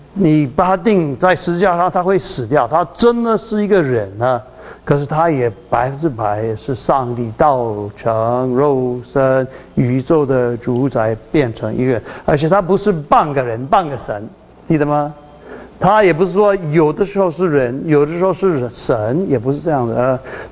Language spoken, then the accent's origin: Chinese; Taiwan; 我是台湾人啊，我是台湾来的